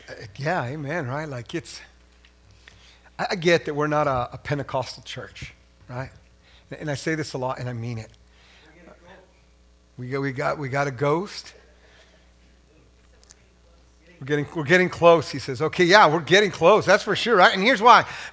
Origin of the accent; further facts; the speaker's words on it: New Mexico, United States; And to be fair, y'all, I'm from New Mexico.